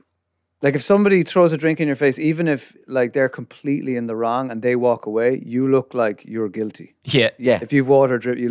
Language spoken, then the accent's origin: English; Limerick, Munster, Ireland; I'm from Limerick, County Limerick. Not the sticks of Limerick, but about 5 miles outside the city centre. So countryside, though.